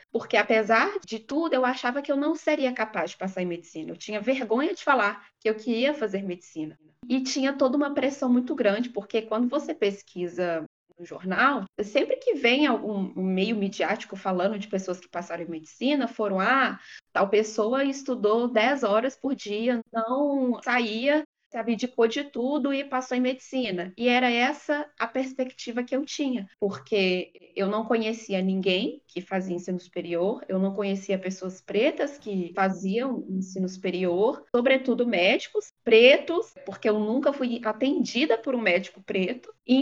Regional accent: Belo Horizonte, Minas Gerais, Brazil; Eu sou de Belo Horizonte, Minas Gerais, e a minha família também é de lá.

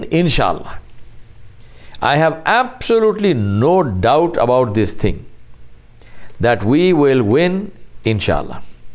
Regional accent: India; We are not like that. We are Indian. And if we are Indian, we are one. I stand for my country. I stand for India. I stand for the constitution of my country.

